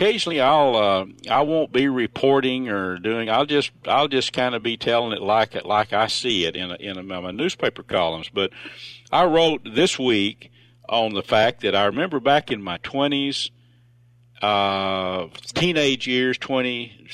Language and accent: English; Texas, United States; Okay, we're a Texan.